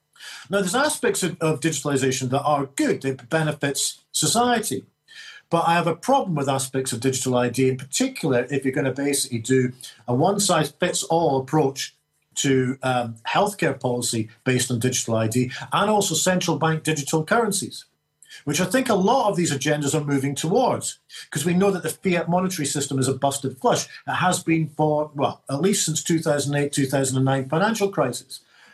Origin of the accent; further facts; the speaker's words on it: Scotland, United Kingdom; One of the great things I feel proud about being a Scot